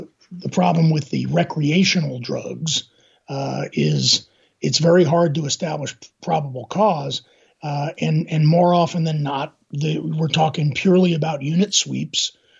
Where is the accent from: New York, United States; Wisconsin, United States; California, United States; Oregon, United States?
New York, United States; New York City; from growing up in Brooklyn, we call it the cockroach factor.